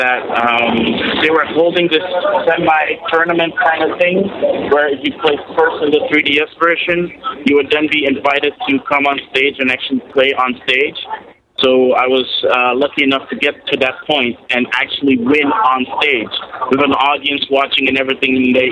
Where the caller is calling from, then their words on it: Amsterdam, North Holland, Netherlands; from Amsterdam again calling.